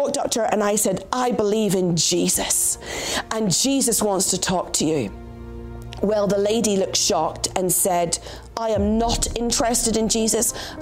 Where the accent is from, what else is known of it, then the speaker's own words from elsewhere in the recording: Northern Ireland, United Kingdom; And of course, I grew up in Northern Ireland. It was the time of the Troubles.